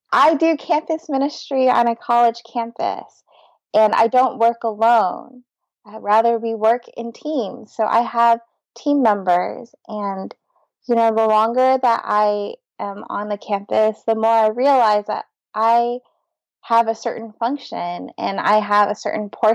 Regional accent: United States; born there; I was born in the United States, and my Chinese is very poor.

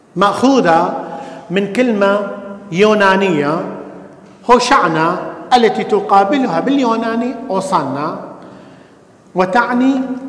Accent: Iraq; وإحنا ما شاء الله بلدنا العراق، فخرنا العراق

